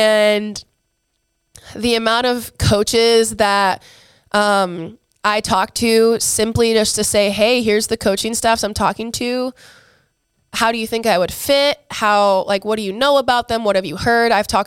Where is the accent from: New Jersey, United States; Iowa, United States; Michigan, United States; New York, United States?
Iowa, United States; I loved getting to play for my home state, which then led to me entering the transfer portal after my senior season at Iowa.